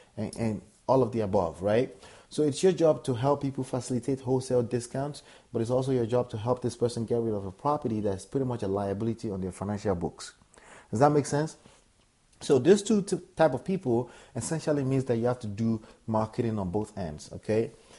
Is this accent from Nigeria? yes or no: yes; Nigeria; accent: Nigerian; English is a second language; excuse me, my Nigerian accent was struggling with my the other accent that I made up, right?